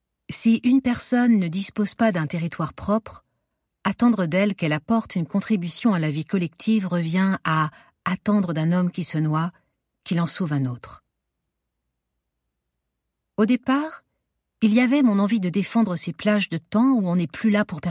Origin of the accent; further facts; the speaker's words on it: Geneva, Switzerland; born there; Squat, Genève 2002-2012, qui rendait compte de l'histoire particulièrement riche des squats dans ma ville natale